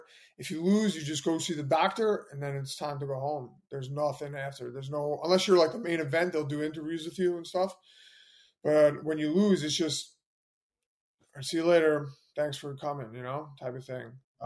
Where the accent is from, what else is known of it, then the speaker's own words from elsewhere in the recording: New York City, New York, United States; I just won my first round knockout over an Olympian in Madison Square Garden, in my hometown, in front of all my friends and family